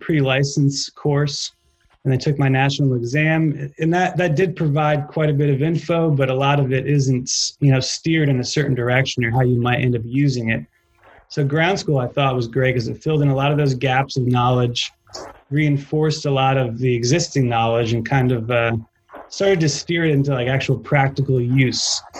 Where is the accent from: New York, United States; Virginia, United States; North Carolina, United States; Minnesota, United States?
New York, United States; moved away as an adult; also born or lived in Boston / Texas; now in Tennessee, United States; I'm from New York originally. Lived there up until college. Spent some time in Boston for school. Lived in Texas for a year for my last career and ended up in Tennessee, of all places.